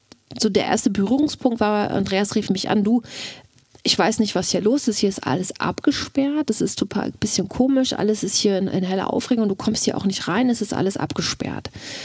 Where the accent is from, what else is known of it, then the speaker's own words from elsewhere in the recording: Mecklenburg-Vorpommern, Germany; Also ich war bei meiner Verwandtschaft, ich komme aus Mecklenburg.